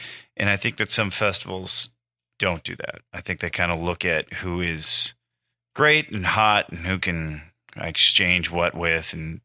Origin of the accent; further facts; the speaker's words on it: Iowa, United States; now in Los Angeles, United States; That's where I'm from. If there was a while when I thought I was going to have to move back from LA to Iowa, a very real prospect